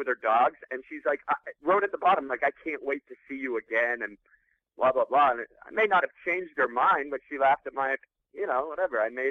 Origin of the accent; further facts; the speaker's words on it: Maine, United States; growing up in Maine, like, you know, everybody is, they're kind of hardworking. They're from Catholic, big Catholic families.